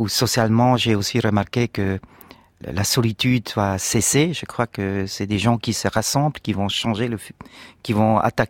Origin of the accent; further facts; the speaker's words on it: Münchenbuchsee, Bern, Switzerland; Et si je commençais du Münchenbuch, c'est banlieue de Berne, ils vont pas comprendre.